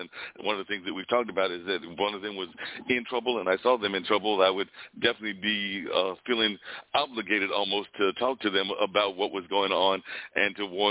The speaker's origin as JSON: {"language": "English", "region": "North Carolina", "country": "United States", "tie": "born or raised there", "said": "that Southern tradition that I know I'm part of, having been born and raised in North Carolina"}